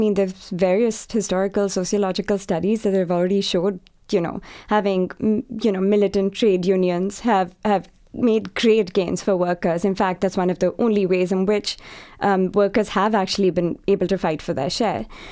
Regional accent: India; I've been interested in peasants because I come from India.

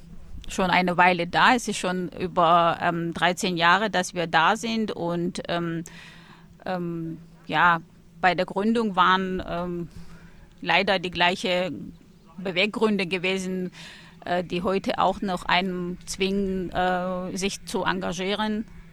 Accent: Nagorno-Karabakh, Azerbaijan; German is a second language; now in Germany; Ich komme ursprünglich aus Republik Bergkarabach. Das ist eine nicht anerkannte Republik in Kaukasus und bin seit 20 Jahren in Deutschland.

